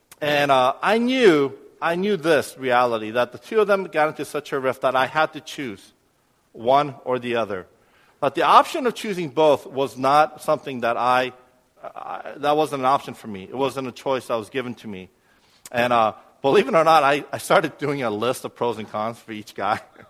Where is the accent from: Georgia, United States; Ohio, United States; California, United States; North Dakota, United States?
California, United States; Irvine; I grew up in Irvine before Irvine was really Irvine. Irvine was still a small community.